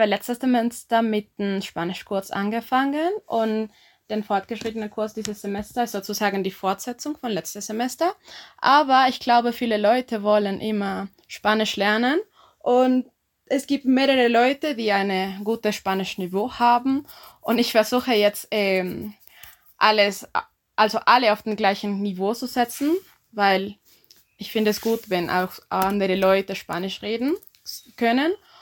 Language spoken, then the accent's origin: German; La Paz, Bolivia; German is a second language; Ich komme aus La Paz, das ist die Regierungssitz.